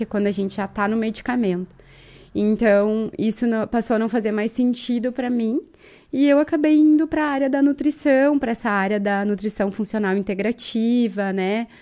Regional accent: Soledade, Rio Grande do Sul, Brazil; moved away as an adult; now in Marau, Brazil; Na verdade, eu sou soledadense.

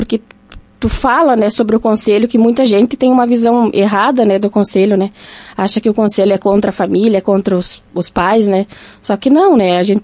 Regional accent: Lagoa Vermelha, Rio Grande do Sul, Brazil; Sou natural da Lagoa Vermelha e me criei com os meus pais no interior, na comunidade de Fátima, Fazenda dos Candeias, até os meus 18 anos.

